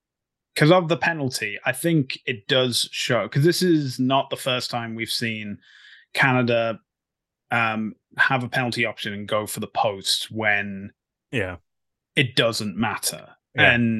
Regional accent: Wales, United Kingdom; I'm being Welsh, obviously, I'm going to talk about Wales

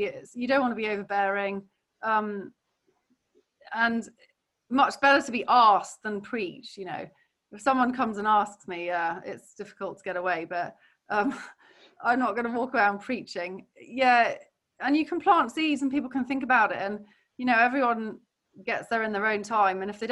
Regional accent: Hong Kong; I grew up in Hong Kong

